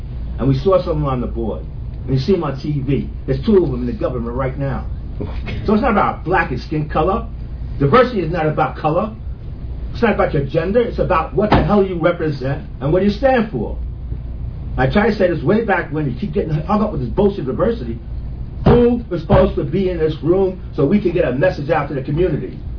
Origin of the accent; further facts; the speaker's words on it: Bronx, New York, United States; I grew up in the South Bronx.